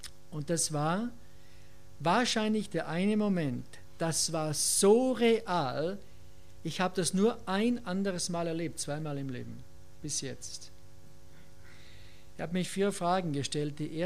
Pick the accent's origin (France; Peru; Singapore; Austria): Austria; Und es war extrem schwer, denn ich liebe meine Heimat, die Berge.